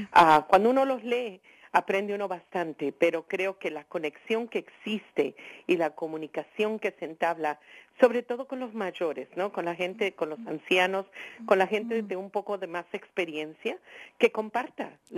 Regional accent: Mexico City, Mexico; Yo soy oriunda de la Ciudad de México

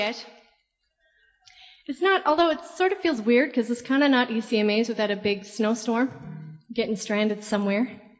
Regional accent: St. John's, Newfoundland and Labrador, Canada; and I'm from St. John's, Newfoundland.

